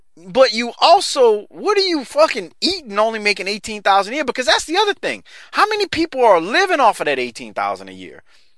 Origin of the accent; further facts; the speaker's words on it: New Orleans, Louisiana, United States; No, I grew up in New Orleans, Louisiana, in a fucking shithole.